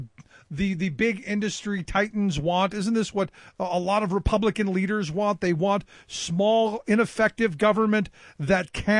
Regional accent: Ohio, United States; No, when I was a kid, there was nothing alive in Lake Erie.

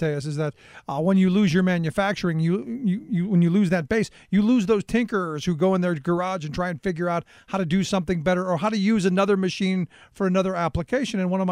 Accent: Cleveland, Ohio, United States; I grew up in Cleveland, where manufacturing was huge when I was a kid growing up.

